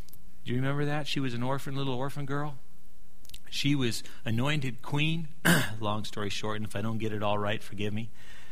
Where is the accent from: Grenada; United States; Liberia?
Liberia; I was raised in Africa, in Liberia.